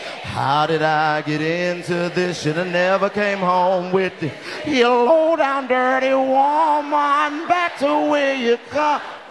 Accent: Washington, District of Columbia, United States; I come from Washington, D.C. I come from the home of the mayor who got caught smoking crack. But let me tell you how real my city is.

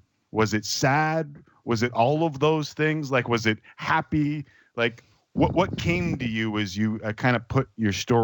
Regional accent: Toronto, Ontario, Canada; And I think back to me growing up in Toronto and the area that I did.

